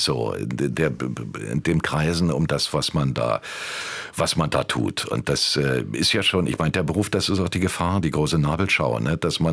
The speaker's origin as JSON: {"language": "German", "region": "Berlin", "country": "Germany", "tie": "born or raised there", "said": "weil ich bin ja am Prenzlauer Berg aufgewachsen"}